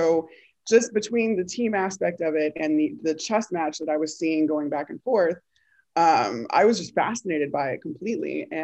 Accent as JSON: {"language": "English", "town": "Chicago", "region": "Illinois", "country": "United States", "tie": "born or raised there", "said": "I grew up in Chicago. We had two baseball teams, you know, to choose from."}